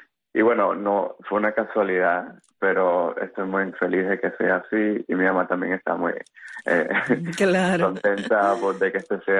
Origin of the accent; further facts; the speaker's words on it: Cuba; moved away; marcar mi condición también como exiliado cubano